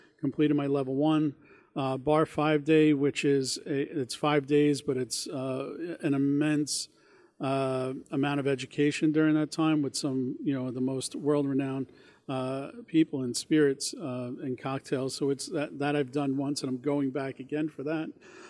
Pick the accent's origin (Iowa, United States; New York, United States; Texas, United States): New York, United States; Floral Park; I grew up in Floral Park, New York, in Long Island.